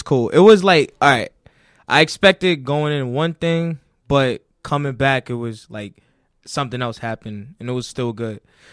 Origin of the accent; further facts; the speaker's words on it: New York City, New York, United States; I'm from Harlem. I'm from Harlem in East New York.